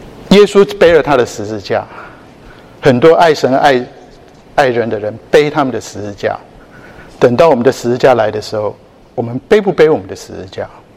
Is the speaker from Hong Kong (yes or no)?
no; Taiwan; 台湾，我从台湾来，我不讲别的地方，我讲台湾就好